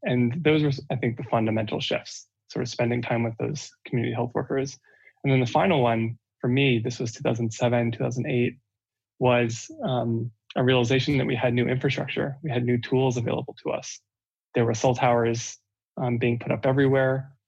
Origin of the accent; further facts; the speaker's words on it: United States; So it's very unfamiliar to me as an American